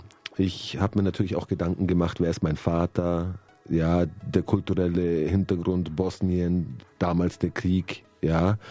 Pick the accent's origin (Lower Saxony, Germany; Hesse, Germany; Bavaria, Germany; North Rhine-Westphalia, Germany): Bavaria, Germany; Munich; born there; Ich bin in München geboren.